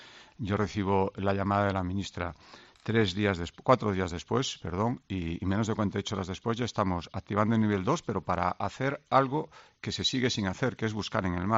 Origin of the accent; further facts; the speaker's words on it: Galicia, Spain; Los gallegos somos también españoles y el Gobierno central también es nuestro Gobierno.